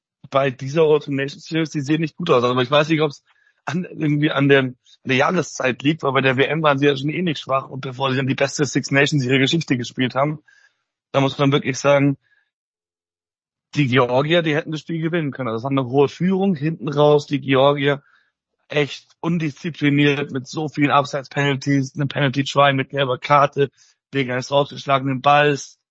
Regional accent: Italy; als Italiener muss man sich fragen, was ist hier eigentlich los?

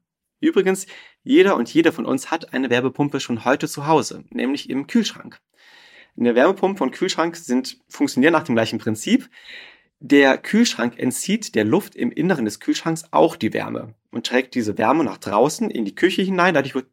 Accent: Rhineland, Germany; in meine Heimat schaue, ins Rheinland, da ist ein Dorf neben dem anderen mit wenig Abstand.

